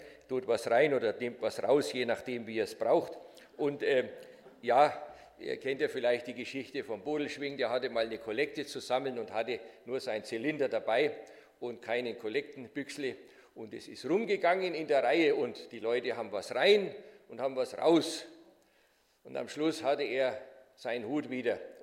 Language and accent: German; Nuremberg, Bavaria, Germany; born there; Wie ihr vielleicht am Dialekt feststellen könnt, komme ich nicht hier aus der Gegend. Ich bin in Nürnberg geboren, man kann ja nichts dafür, wo man geboren ist.